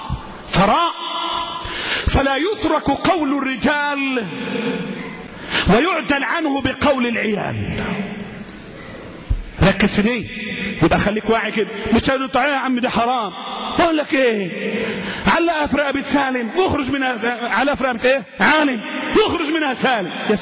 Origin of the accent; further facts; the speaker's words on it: Egypt; مثال ثالث عندنا في مصر بالذات والعراق والشام